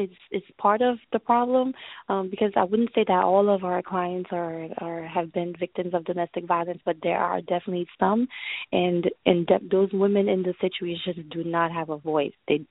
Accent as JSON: {"language": "English", "country": "Liberia", "lives_now": "Philadelphia, United States", "said": "I'm originally from Liberia. I've lived in Philadelphia for a long time now"}